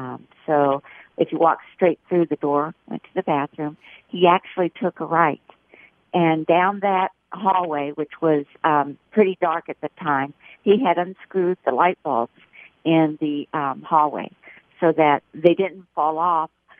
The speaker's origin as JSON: {"language": "English", "town": "Miami", "region": "Florida", "country": "United States", "said": "Miami, Florida."}